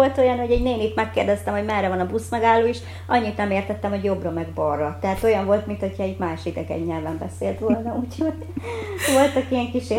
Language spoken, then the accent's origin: Hungarian; Hungary; itthon mint kerekesszékes vagyok korlátozott, ott meg mint magyar, mert ugye nem tudtam úgy kommunikálni